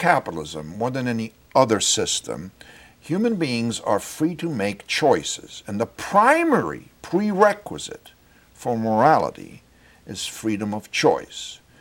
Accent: Hungary; I grew up in Hungary. I was born on the eve of the Second World War, and when I was around 8 years old, the Hungarian government turned communist.

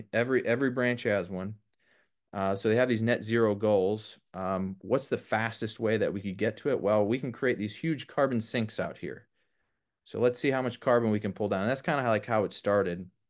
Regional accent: Wisconsin, United States; I grew up in Wisconsin. Have you ever been there?

